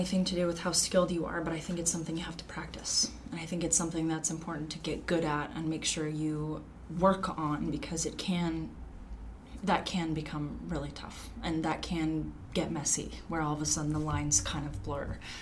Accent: Long Beach, California, United States; your shirt says Long Beach. I'm from Long Beach.

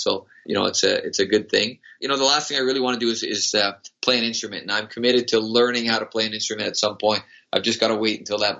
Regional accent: Montreal, Quebec, Canada; I grew up in Montreal, so it's the Montreal Canadiens. But I live just outside of Vancouver now

